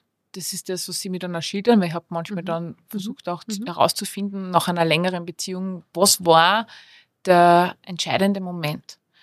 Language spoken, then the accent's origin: German; Linz, Upper Austria, Austria; Ich komme aus einem Viertel in Linz. Da, ja, das ist so, das Ghetto, hat man früher gesagt, ja.